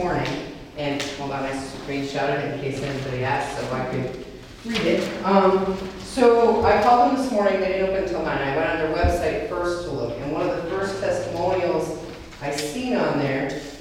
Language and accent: English; Ellenburg, New York, United States; I'm Delaware. We're from Ellenburg.